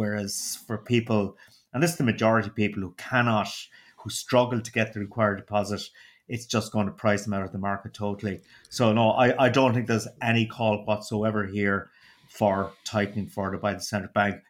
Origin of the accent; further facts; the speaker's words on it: Munster, Ireland; accent: Waterford; I think one thing the listeners would actually miss would be my dulcet Waterford accent.